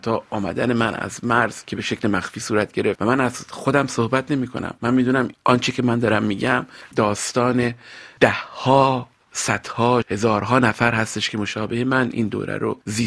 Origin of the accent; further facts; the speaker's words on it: Tehran, Tehran Province, Iran; moved away as an adult; also born or lived in United States; من در تهران به دنیا آمدم، در یک خانواده نسبتاً مرفه بزرگ شدم. در تهران تحصیلاتم کردم، از همون سالهای نخست دانشگاه تحصیلات دانشگاهیم رو در امریکا آغاز کردم.